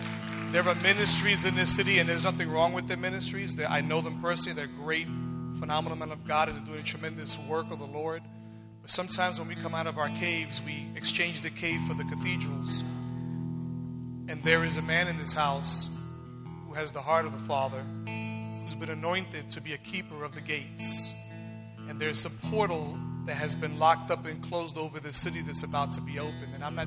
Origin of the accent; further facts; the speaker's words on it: New York City, New York, United States; also born or lived in San Antonio; born and raised in New York City, but when I graduated high school, I actually went to college out here in San Antonio. So this is my home away from home.